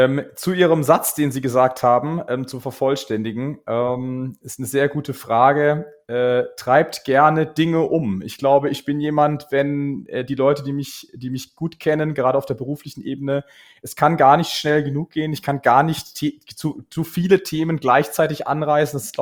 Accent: Karlsruhe, Baden-Württemberg, Germany; born there; also born or lived in Munich; Ich bin geboren in Karlsruhe, habe dort studiert, Wirtschaftsingenieurwesen an der Uni, bin dann in die große weite Welt der Unternehmensberatung nach München gegangen.

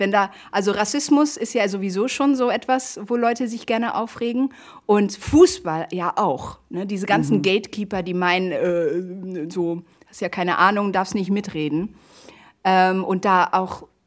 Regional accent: Netherlands; Ich habe ja einen Großteil meiner Kindheit in Holland verbracht

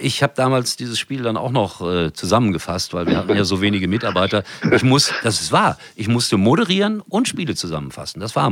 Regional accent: Germany; Dafür sind wir Deutsche.

